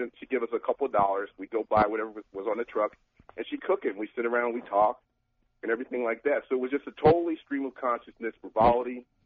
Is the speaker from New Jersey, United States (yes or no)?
yes; Newark, New Jersey, United States; I grew up in Newark, New Jersey, and we had some summers that were phenomenal.